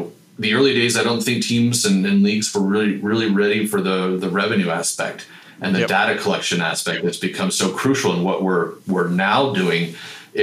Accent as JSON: {"language": "English", "region": "Missouri", "country": "United States", "tie": "born or raised there", "said": "I picked up the Kansas City Star growing up outside of Kansas City almost daily."}